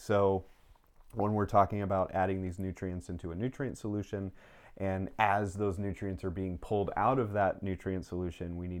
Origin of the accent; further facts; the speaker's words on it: Northeast, United States; I grew up in the Northeast, so, you know, blueberry bogs and cranberry bogs and that sort of thing